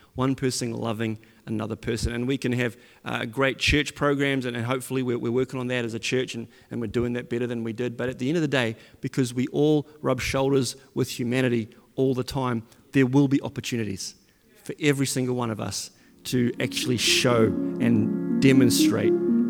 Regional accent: Auckland, New Zealand; I'm a skinny white boy. I'm not that skinny anymore. I was a lot skinnier once upon a time. And I grew up in West Auckland. And I grew up in a pretty privileged house. And I've had a great upbringing. And I had great parents. And we went to church.

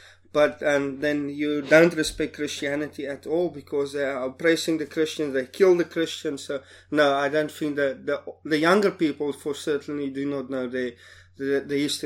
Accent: South Africa; I'm from South Africa.

